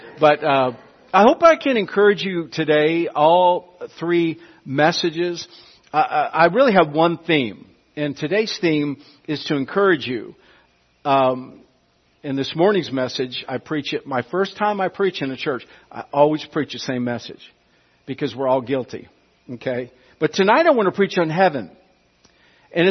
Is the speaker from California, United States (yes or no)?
yes; San Francisco, California, United States; moved away as an adult; I'm from the San Francisco Bay Area of California. Please forgive that. I left when I was 23, married, and I haven't been back since.